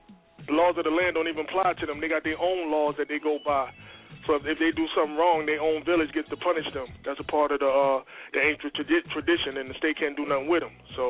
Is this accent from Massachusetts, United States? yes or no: yes; Dorchester, Massachusetts, United States; moved away; also born or lived in South Carolina; Well, I'm originally from Dorchester, Massachusetts.